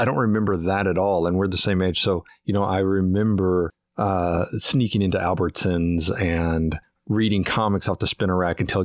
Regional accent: West Coast, United States; now in Nashville, United States; So I'm from the West Coast, but now I'm 7.5 hours south of where you grew up.

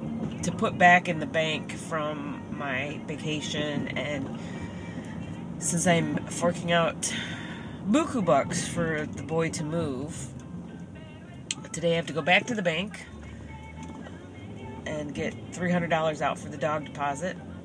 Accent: Chicago, Illinois, United States; from Georgia, from Tifton, Georgia, all the way back to the Chi. And to my hometown.

